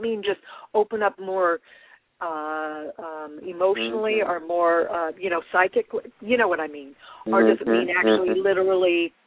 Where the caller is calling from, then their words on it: Colorado, United States; I'm calling from Colorado.